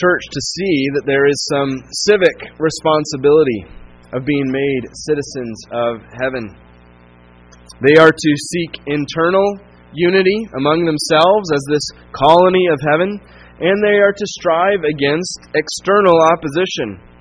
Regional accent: Tucson, Arizona, United States; Growing up in Tucson, and probably similar to here, you would know someone is not a local

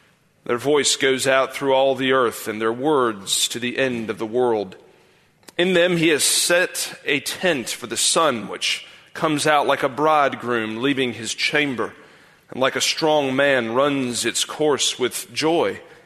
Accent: South Carolina, United States; moved away as an adult; In 2010, for the first time since I was a little boy, my wife and I moved away from South Carolina up to Philadelphia for me to go to school.

